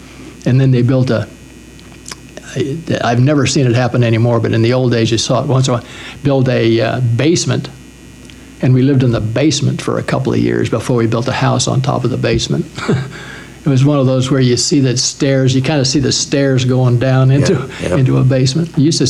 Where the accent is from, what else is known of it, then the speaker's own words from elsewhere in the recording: Wyoming, United States; I grew up in Wyoming because that's where my mom was from.